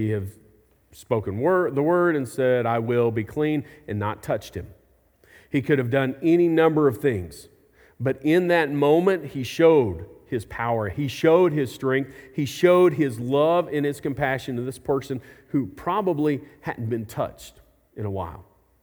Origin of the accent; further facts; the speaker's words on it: Springdale, Arkansas, United States; I grew up in Springdale. When I graduated from Springdale, it was an all-white community.